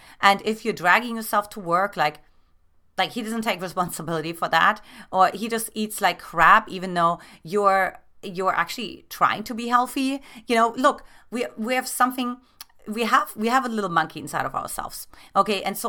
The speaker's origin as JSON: {"language": "English", "country": "Germany", "said": "obviously I'm from Germany and his brother was actually in Germany at the time."}